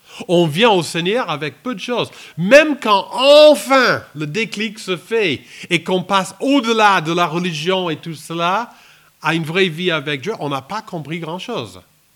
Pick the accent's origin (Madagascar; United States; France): United States; French is a second language; Moi, je viens de l'Amérique profonde, d'un village avec 1000 habitants et 5000 vaches.